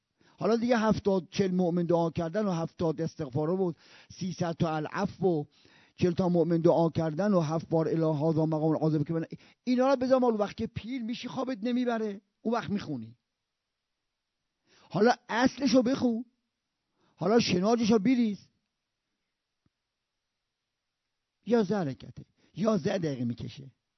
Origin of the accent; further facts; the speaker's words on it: Rasht, Gilan, Iran; خب من من بچه رشتم، اینجا ترکیه است